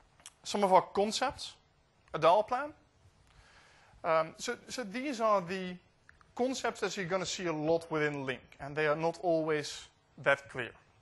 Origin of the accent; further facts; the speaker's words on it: Netherlands; English is a second language; So whenever I'm from the Netherlands, and if I would dial someone within the Netherlands